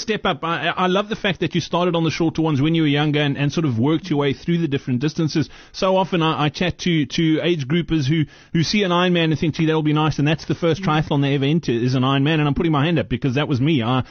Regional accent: Virginia, Free State, South Africa; I grew up in the Free State as well, funnily enough, in a little town called Virginia.

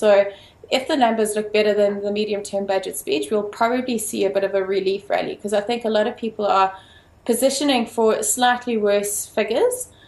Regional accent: South Africa; So I think as any South African listening to this today would want to have exactly the same sentiments that I have.

